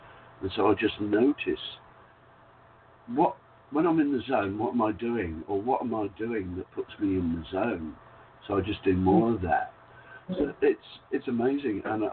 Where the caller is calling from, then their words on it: Whitsunday Islands, Queensland, Australia; Hey, g'day. … from the Whitsunday Islands in Australia.